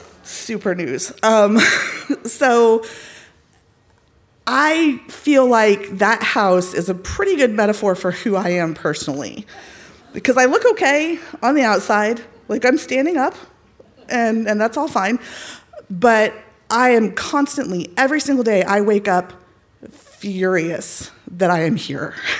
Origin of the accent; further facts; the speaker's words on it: Texas, United States; moved away as an adult; now in St. Paul, United States; But I am now a Minnesotan. My family and I, we moved to St. Paul in August of 2022 because, as it turns out, my Texan child is transgender.